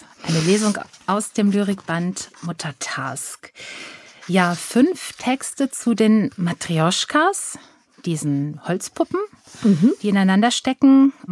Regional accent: Germany; Tatsächlich, ich komme aus dem Westen

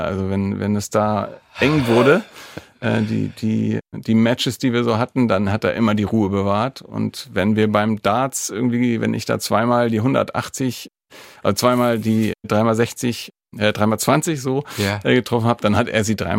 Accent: Hamburg, Germany; Ich komme ja aus Hamburg, wie gesagt

